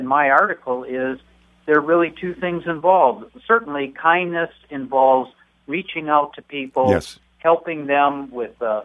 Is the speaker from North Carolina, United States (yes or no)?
no; Dearborn, Michigan, United States; I was born and raised in Dearborn and then became president of state AARP about 2006.